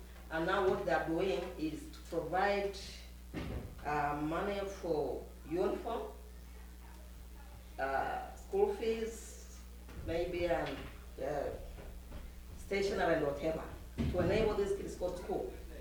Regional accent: Tanzania; from Tanzania.

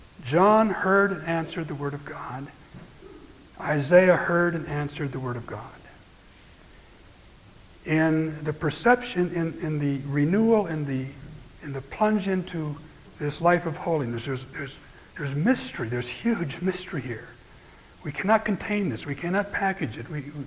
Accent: Kalispell, Montana, United States; I grew up in Kalispell, 10 miles south of Whitefish.

